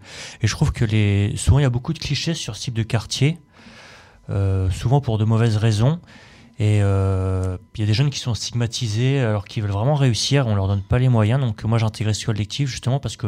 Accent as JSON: {"language": "French", "town": "Orléans", "region": "Centre-Val de Loire", "country": "France", "tie": "born there", "said": "33 ans, donc je suis salarié dans le privé. Moi je viens pas d'Orléans-la-Source à la base, je suis né à Orléans pour mes études et après avoir habité en centre-ville, ça fait 6 ans que j'habite au quartier de la Bolière à la Source."}